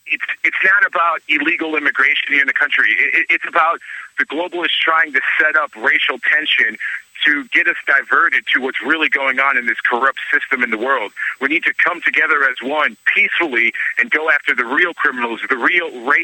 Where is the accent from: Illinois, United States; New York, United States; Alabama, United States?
Illinois, United States; Chicago; born there; I was born in Chicago, And I'm half Puerto Rican, half Venezuelan, growing up with a huge, Hispanic background.